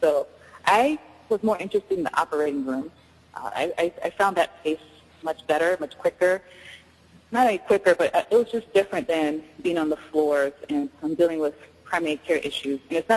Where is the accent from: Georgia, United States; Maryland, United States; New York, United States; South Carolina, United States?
Maryland, United States; also born or lived in Louisiana; I was born in Louisiana, grew up in Maryland. My parents are Nigerian, so they came here to study, to go to school and stuff, and I was born in the process